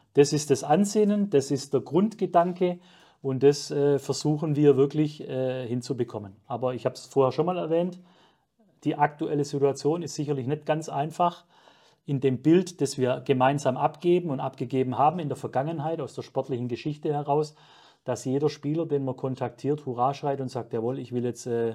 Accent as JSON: {"language": "German", "region": "Baden-Württemberg", "country": "Germany", "said": "ich komme aus dem Schwabenland, da ist man demütig, bodenständig, realistisch."}